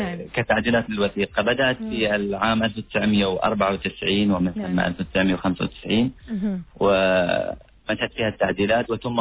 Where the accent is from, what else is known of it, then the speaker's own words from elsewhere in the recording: Oman; عندنا في عمان